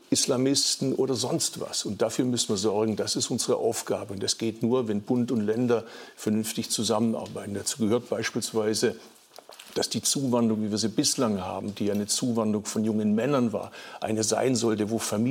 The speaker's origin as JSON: {"language": "German", "town": "Bad Urach", "region": "Baden-Württemberg", "country": "Germany", "tie": "born there", "said": "Ich bin regelmäßig in Bad Urach, wo ich geboren bin."}